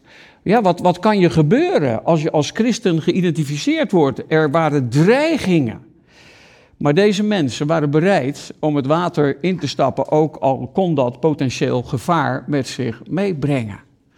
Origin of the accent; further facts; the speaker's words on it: South Holland, Netherlands; ik kom uit het Westland. Dan heb je al die grote glazen kassen.